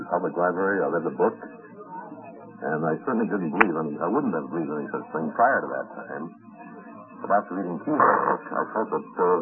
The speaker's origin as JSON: {"language": "English", "region": "New Jersey", "country": "United States", "said": "Outside New Jersey."}